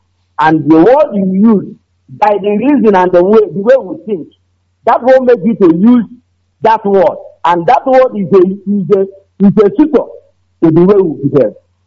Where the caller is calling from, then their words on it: Enugu, Enugu State, Nigeria; I'm calling from Enugu.